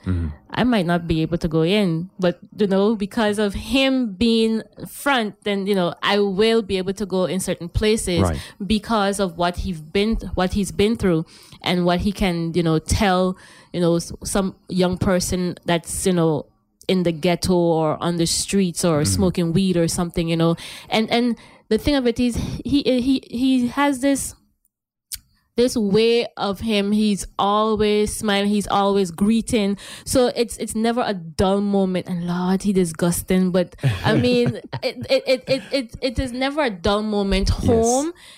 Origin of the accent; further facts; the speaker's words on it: French Quarter, St. Martin; I am from Saint Martin and from French Quarter